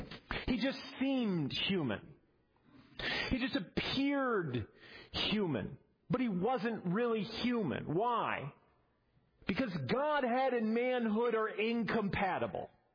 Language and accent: English; Midwest, United States; Growing up in the Midwest, I loved thunderstorms.